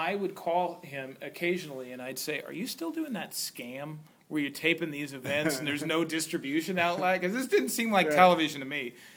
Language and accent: English; Newport Beach, California, United States; born there; I was born here in Newport Beach, California. I do not do very well in the cold, and said, I'm going to have to pass.